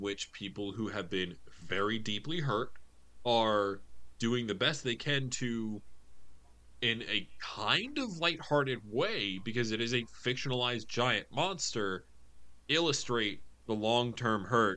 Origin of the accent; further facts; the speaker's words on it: United States; but as an American in 2024 watching this movie, I felt overwhelming white guilt.